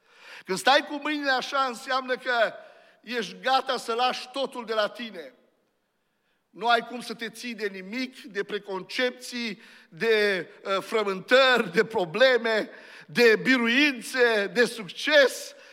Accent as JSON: {"language": "Romanian", "country": "Romania", "said": "Nu se compară, suntem așa de binecuvântați ca români."}